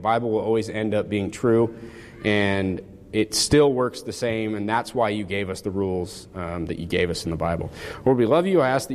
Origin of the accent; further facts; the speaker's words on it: United States; growing up in the United States